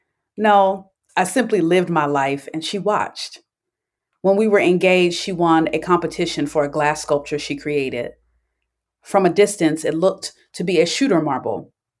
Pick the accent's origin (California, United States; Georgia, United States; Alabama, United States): Georgia, United States; Atlanta; I hail from Atlanta, Georgia. So Tayari Jones is a household name as far as I'm concerned.